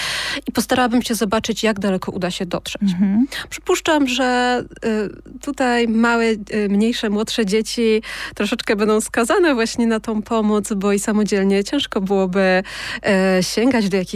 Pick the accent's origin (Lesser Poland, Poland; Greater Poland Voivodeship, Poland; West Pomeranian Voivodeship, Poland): Lesser Poland, Poland; Kraków; Jestem z Krakowa